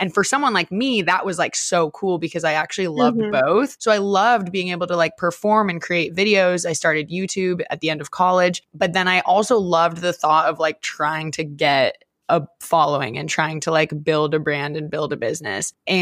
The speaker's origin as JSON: {"language": "English", "town": "Seattle", "region": "Washington", "country": "United States", "tie": "born or raised there", "moved": "as an adult", "said": "So I mean, long story short, I grew up in Seattle. I moved to Los Angeles for college and I went to film school."}